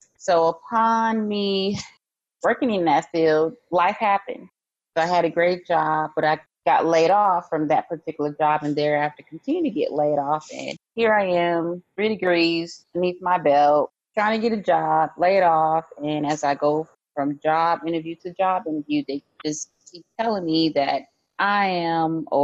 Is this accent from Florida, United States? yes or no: yes; Miami, Florida, United States; also born or lived in Lakeland / Tallahassee; now in Atlanta, United States; Well, yeah, I'm originally from Miami, and my family and I, we moved to Lakeland, Florida, which is Central Florida. Then I've lived there for almost 10 years.